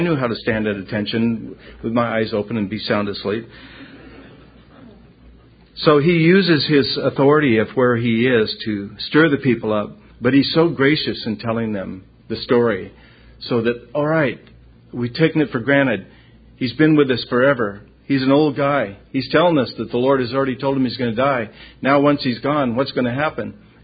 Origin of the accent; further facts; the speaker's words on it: San Diego, California, United States; from San Diego.